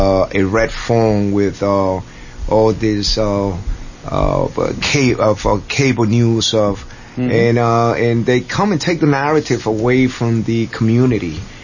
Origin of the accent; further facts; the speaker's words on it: Brooklyn, New York, United States; I'm from Brooklyn. I've known Al Sharpton. I grew up seeing Al Sharpton.